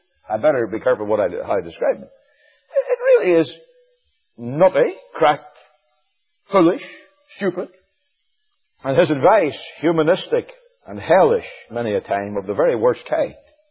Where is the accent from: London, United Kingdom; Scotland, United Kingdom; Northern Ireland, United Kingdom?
Northern Ireland, United Kingdom; I know in my home country in Northern Ireland